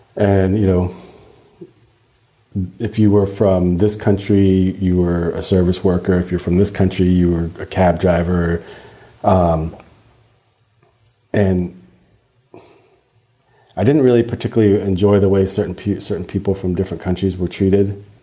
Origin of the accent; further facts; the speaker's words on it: the South, United States; I grew up in the South and she grew up in LA.